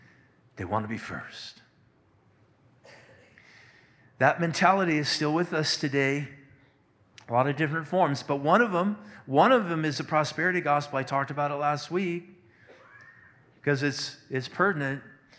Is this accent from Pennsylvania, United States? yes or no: no; Moose Lake, Minnesota, United States; You know, I remember growing up in Moose Lake, there on 415 Douglas Avenue, Moose Lake, Minnesota.